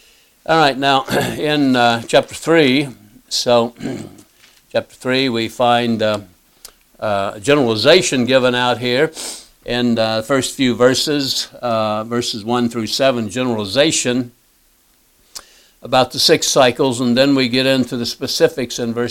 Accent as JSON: {"language": "English", "region": "Indiana", "country": "United States", "tie": "born there", "said": "So I was born in Indiana, so I'm a Hoosier. Yeah, Hoosier, I'm a Hoosier."}